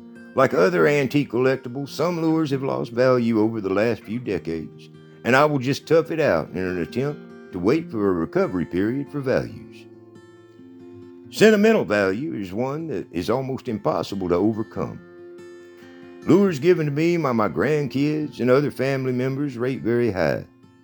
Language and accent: English; Bandera, Texas, United States; I have been fortunate in my growing up in Bandera life to have caught probably more than my share of bass over that weight